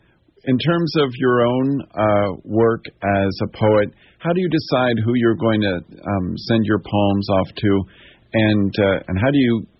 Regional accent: Washington, District of Columbia, United States; So the fact that I was born and raised in Washington, D.C., do you think that that I could qualify?

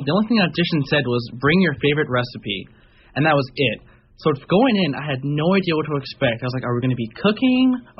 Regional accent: San Luis Obispo, California, United States; I'm from San Luis Obispo, California.

